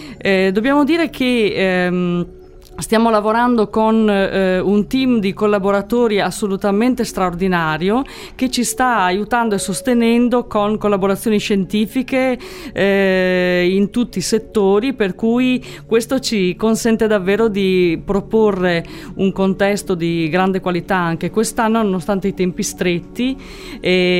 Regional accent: Emilia-Romagna, Italy; da Emiliana, che è stata rapita dalla Sardegna

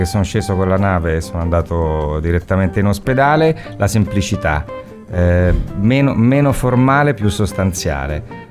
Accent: Rome, Lazio, Italy; Io sono nato a Roma, ci ho vissuto i miei primi 31 anni della vita e quindi da romano so navigare in quel mare.

